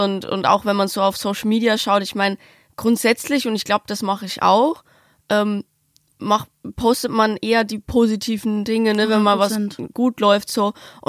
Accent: Passau, Bavaria, Germany; now in Berlin, Germany; Und ich komme ja so vom Dorf, super, also jetzt nicht super weit weg, aber keine Ahnung, man fährt schon 6 Stunden jetzt nach Passau, wo ich herkomme.

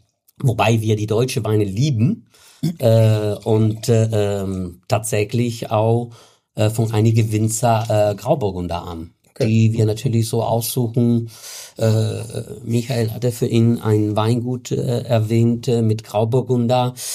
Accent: Italy; German is a second language; Als Italiener kann man kein Pinot Grigio haben.

